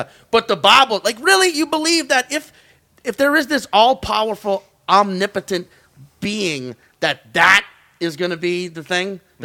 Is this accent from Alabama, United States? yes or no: no; New Orleans, Louisiana, United States; growing up in New Orleans on, like, any Mardi Gras, Jazz Fest, Bourbon Street